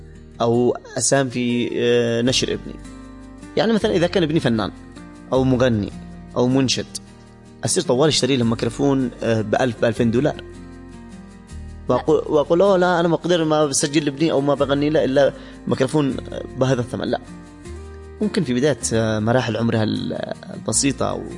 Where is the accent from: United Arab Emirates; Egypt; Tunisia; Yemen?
Yemen; شوفي، عندنا في اليمن بنتحجج دائما بالإمكانيات